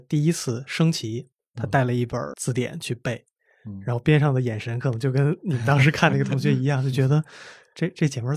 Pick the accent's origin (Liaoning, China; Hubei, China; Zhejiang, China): Zhejiang, China; 我高中在浙江，